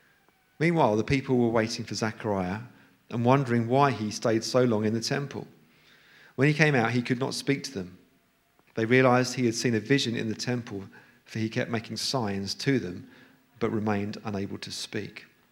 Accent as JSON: {"language": "English", "region": "East of England", "country": "United Kingdom", "accent": "Suffolk", "said": "I don't have a particularly strong accent until I get back amongst people from Suffolk, where it tends to get quite Suffolk."}